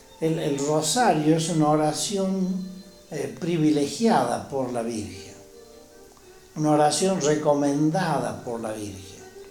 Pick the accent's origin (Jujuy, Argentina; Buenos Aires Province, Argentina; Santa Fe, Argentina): Jujuy, Argentina; Los jujeños somos del Rosario de Río Blanco